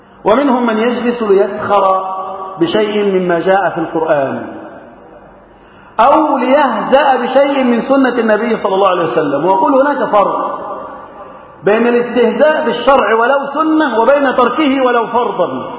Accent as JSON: {"language": "Arabic", "country": "Egypt", "said": "اللهم احفظ بلدنا مصر وسائر بلاد المسلمين من الفتن"}